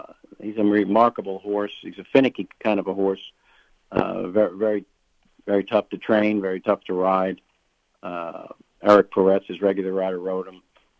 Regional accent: Kennett Square, Pennsylvania, United States; And then hustle back for the Willowdale races in Kennett Square, Pennsylvania, my hometown, on Sunday, Mother's Day.

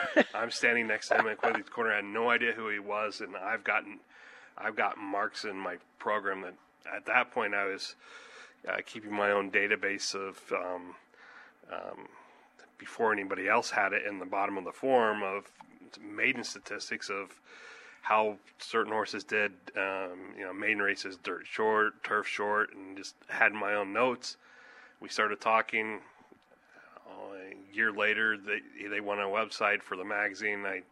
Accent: Texas, United States; also born or lived in Ohio; Lived there for, you know, the first decade of my life, then moved to Texas, and I grew up in Texas. Went to the University of Texas

